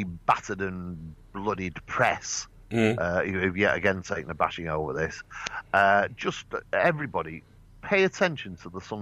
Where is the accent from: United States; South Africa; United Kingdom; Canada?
United Kingdom; England; We're only English people anyway with funny accents.